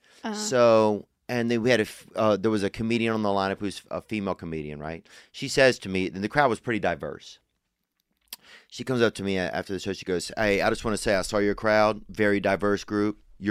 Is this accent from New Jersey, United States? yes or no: no; Louisiana, United States; I'm from Louisiana.